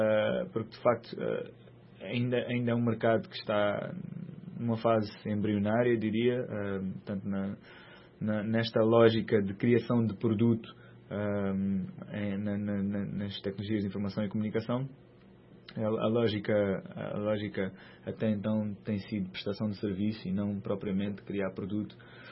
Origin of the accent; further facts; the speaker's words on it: Mozambique; Obviamente somos moçambicanos e queremos ter um impacto social no país